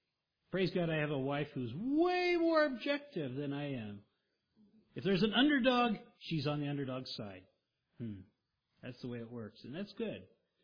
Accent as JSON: {"language": "English", "region": "Oklahoma", "country": "United States", "said": "You have to be older from Oklahoma like me. Yeah. I'm from Oklahoma."}